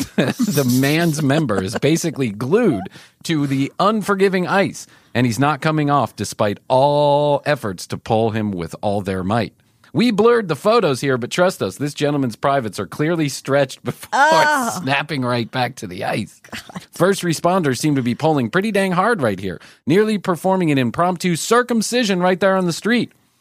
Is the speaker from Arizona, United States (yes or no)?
no; Chicago, Illinois, United States; I grew up in Chicago, and we certainly were no stranger to negative degrees.